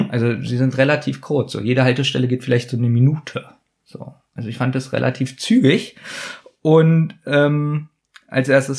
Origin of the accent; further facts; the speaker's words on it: Berlin, Germany; So, ich als Berliner weiß nicht, wie ich zum Bus 100 komme.